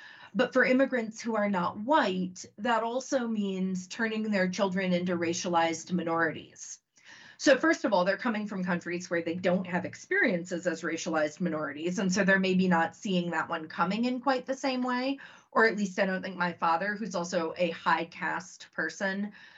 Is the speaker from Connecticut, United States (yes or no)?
yes; Connecticut, United States; a small town right outside of New Haven, but it's a small town, so it doesn't have a hospital. So I was born in New Haven.